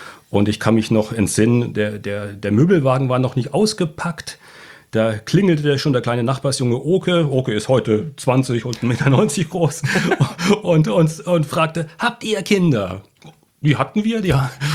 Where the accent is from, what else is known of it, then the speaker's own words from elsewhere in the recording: Bavaria, Germany; Denn ich bin ja, ich weiß nicht, ob du das weißt, in Bayern geboren. Bin da eigentlich von der Herkunft Bayer, Franke, um genau zu sein.